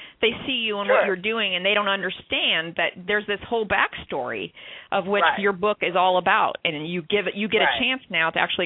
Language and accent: English; Florida, United States; Because I'm actually from Florida, so I'm pretty familiar with that clown school that you went to.